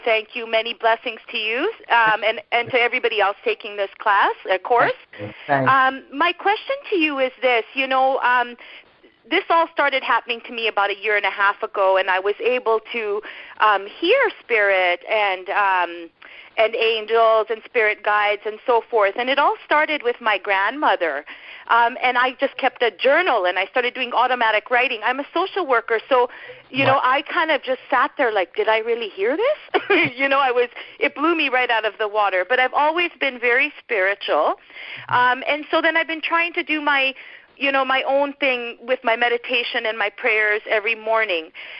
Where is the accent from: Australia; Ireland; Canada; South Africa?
Canada; I'm from Canada.